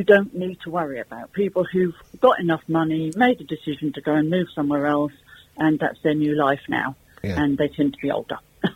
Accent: England, United Kingdom; now in Spain; we're ambassadors of Britain. You know, we're talking English, we're talking to people here, we're talking about Britain, we want to feel proud of Britain.

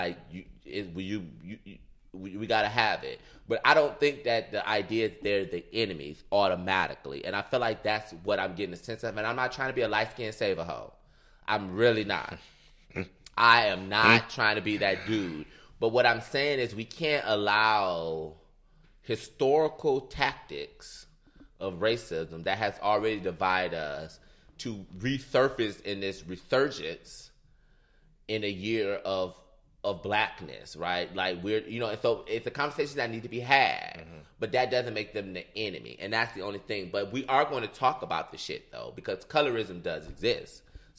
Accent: Detroit, Michigan, United States; again, this is not me growing up in Detroit because, again, I didn't have to deal with all this. Everybody around me was black.

